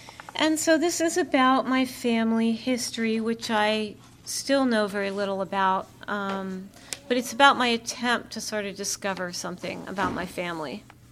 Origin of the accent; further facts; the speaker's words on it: Bethesda, Maryland, United States; I thought I would read this one because I grew up in this area. I grew up in Bethesda, Maryland.